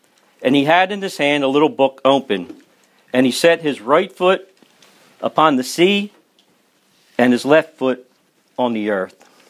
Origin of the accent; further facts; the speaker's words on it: Bridgeport, United States; I served as an altar boy growing up in Bridgeport, and my immigrant grandmom from Czechoslovakia even made the outfit that I wore when I would serve Mass.